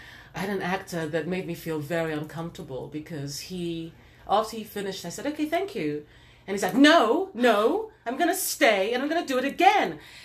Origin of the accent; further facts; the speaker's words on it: Nigeria; I mean, I'm actually Nigerian. I'm actually African.